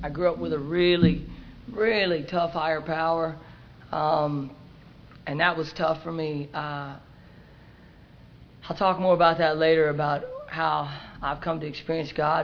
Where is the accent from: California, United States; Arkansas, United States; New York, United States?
Arkansas, United States; born there; I was born in Arkansas, and my dad was a rodeo cowboy, and my mom rodeoed with him